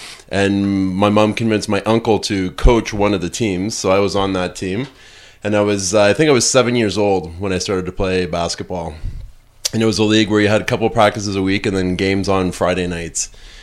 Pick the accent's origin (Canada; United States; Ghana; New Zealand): Canada; Guelph, Ontario; Okay, so I grew up essentially in Guelph, Ontario. Lived there with my family from about the age of 6 until I left for university.